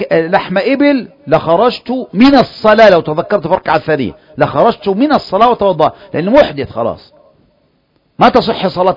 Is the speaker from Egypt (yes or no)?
yes; Egypt; احنا مصريين